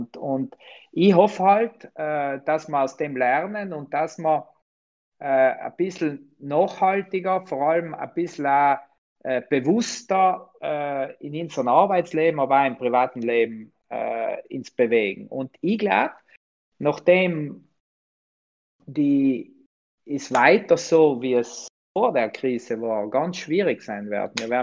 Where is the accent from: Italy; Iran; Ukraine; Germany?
Italy; Trentino-Alto Adige; dass wir das als erste Forderung haben, als Südtiroler, nicht nur als Südtiroler Tourismuswirtschaft